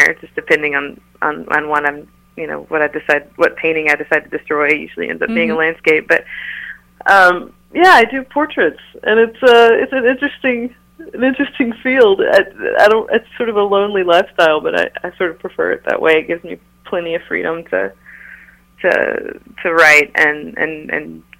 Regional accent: Ringgold, Georgia, United States; accent: country; I'm covering up a pretty thick country accent. Yeah, so I grew up in a small town in Ringgold, right outside of Chattanooga, Tennessee

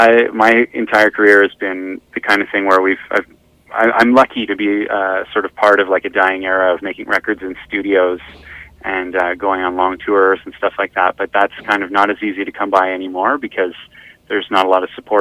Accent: Montreal, Quebec, Canada; It's exciting for me because that's really my home. Like, I grew up in Montreal, but my parents continue to reside in North Hatley

